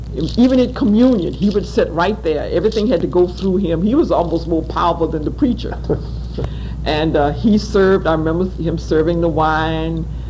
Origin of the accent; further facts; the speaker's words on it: Jacksonville, Florida, United States; born there; No, I was born in Jacksonville.